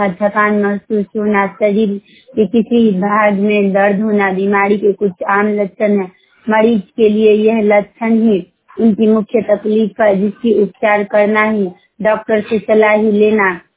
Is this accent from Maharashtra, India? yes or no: no; Tajpur, Bihar, India; मैं हरिशंकरपुर बघौनी ताजपुर की रहने वाली हूँ।